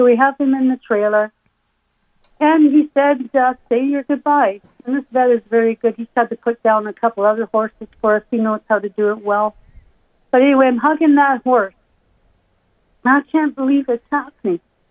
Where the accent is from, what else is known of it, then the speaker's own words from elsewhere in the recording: Canada; I'm from Canada